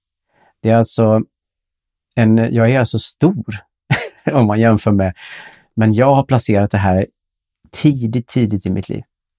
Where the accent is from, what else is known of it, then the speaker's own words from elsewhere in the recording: Blixbo, Sweden; sitter i soffan hemma i Blixbo där vi bodde, och det är julafton